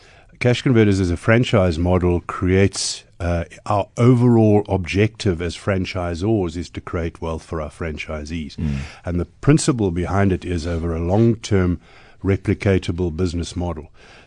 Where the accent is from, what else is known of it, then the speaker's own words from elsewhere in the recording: Cape Town, Western Cape, South Africa; Okay, so I'm a KP, born and bred in Cape Town. I went to school there. I went to UCT.